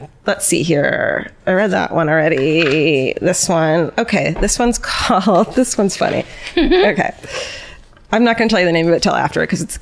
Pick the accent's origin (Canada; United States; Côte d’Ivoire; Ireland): Ireland; moved away; I'm an Irish immigrant.